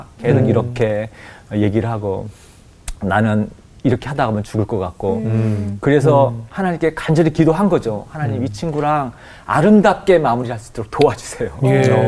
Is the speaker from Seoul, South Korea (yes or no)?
yes; Seoul, South Korea; born there; 전 태어나기도 서울에서 태어났는데 가서 이제 시골에서 시골 생활을 한 거예요.